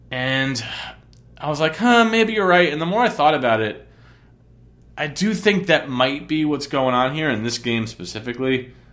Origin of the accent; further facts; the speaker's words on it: New York, United States; born there; also born or lived in New Jersey; When I get upset, my inner Strong Islander starts coming out. I was born on Strong Island.